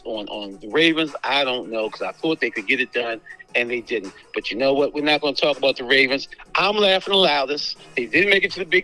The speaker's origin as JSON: {"language": "English", "town": "Baltimore", "region": "Maryland", "country": "United States", "said": "You know, I'm from Baltimore."}